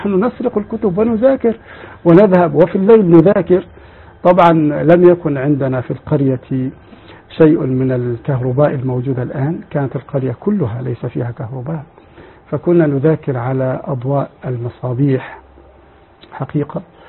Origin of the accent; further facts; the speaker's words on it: Egypt; عندنا في مصر